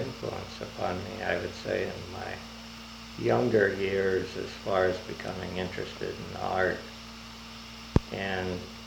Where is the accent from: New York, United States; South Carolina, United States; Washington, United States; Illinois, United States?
Washington, United States; Cosmopolis; born there; Well, I was born in Cosmopolis, Washington